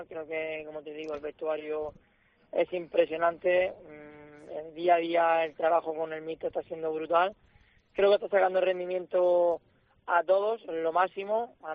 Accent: Murcia, Region of Murcia, Spain; He vivido muchos años en Real Murcia. Soy murciano y murcianista

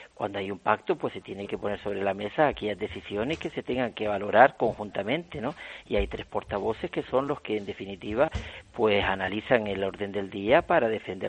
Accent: Canary Islands, Spain; yo creo que si vengo de Canarias hasta aquí, no es por gusto

